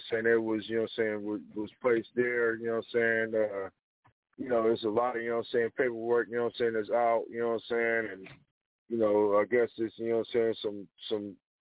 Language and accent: English; Vallejo, California, United States; man. I'm from Vallejo, California.